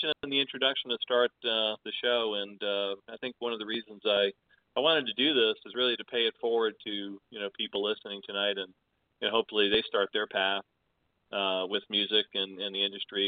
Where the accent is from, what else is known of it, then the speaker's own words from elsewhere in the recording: Providence, Rhode Island, United States; I was born in Providence, Rhode Island, great upbringing, loved living there.